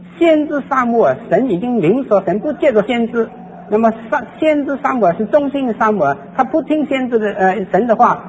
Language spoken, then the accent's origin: Chinese; China; 这个还有一个观念跟我们中国人的迷信相当的接近的，就是说我们中国人也有一些教鬼的啊